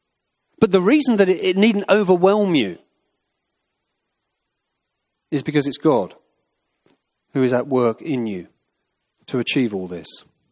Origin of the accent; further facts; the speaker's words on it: United Kingdom; I'm a Brit, so I don't know how some of these things work out over here, but back in Cambridge over the years